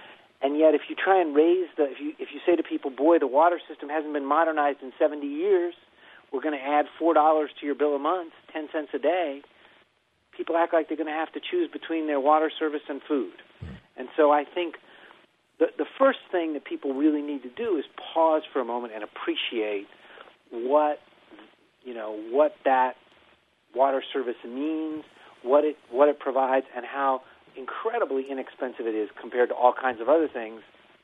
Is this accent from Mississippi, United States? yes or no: no; Miami, Florida, United States; My family was visiting my parents where I grew up in Miami.